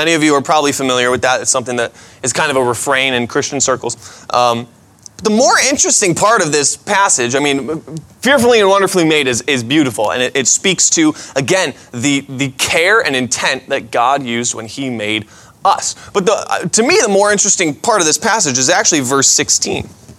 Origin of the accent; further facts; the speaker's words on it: Gates, New York, United States; I talk with my hands because I grew up in Gates, which basically makes me 100% Italian.